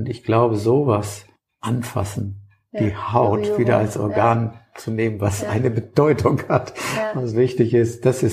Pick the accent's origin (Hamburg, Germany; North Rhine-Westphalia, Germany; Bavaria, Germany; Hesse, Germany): Hamburg, Germany; Und das Wort Gezeiten liegt mir als Hamburger nahe